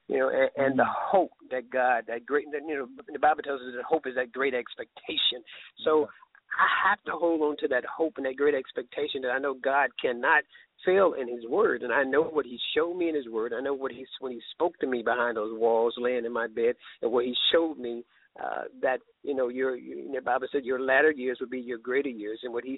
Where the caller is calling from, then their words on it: Sardis, Mississippi, United States; I stepped out back here to come on to the show. I'm down in Sardis, Mississippi.